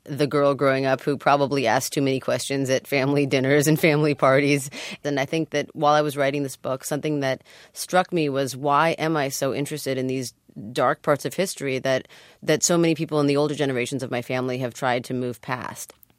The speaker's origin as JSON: {"language": "English", "country": "United States", "tie": "born or raised there", "said": "And for me, growing up in the States, I just, you know, that was not what I heard."}